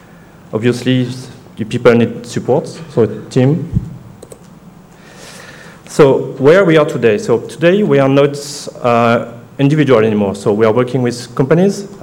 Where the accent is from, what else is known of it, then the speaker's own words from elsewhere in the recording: France; English is a second language; so apologize for my English. I'm from France.